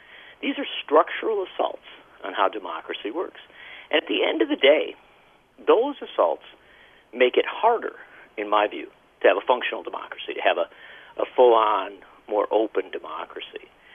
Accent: Wisconsin, United States; The fact of the matter is that I come from Wisconsin, and in Wisconsin, we have seen the distinction.

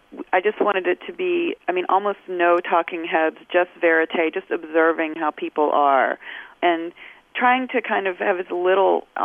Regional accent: Alabama, United States; it was a portrait of just where I grew up in Alabama and how that was impacted

